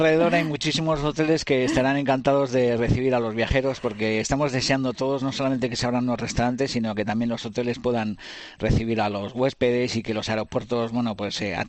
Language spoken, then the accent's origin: Spanish; Hondarribia, Basque Country, Spain; Yo soy de Hondarribia, de Fuenterrabía, soy guipuzcoano